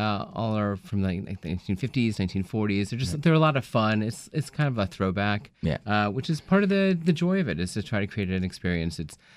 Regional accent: Maryland, United States; Even when I was growing up in Montgomery County, there were drive-ins out in Gaithersburg and Howard County

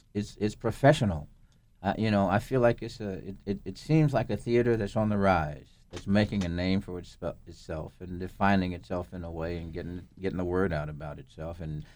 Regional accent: Fort Worth, Texas, United States; I said, oh, no, ma'am, I'm from Fort Worth.

